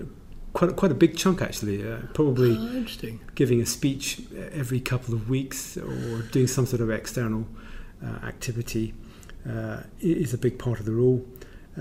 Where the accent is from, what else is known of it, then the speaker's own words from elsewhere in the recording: Scotland, United Kingdom; now in England; I grew up in Scotland and have ended up in the English judiciary.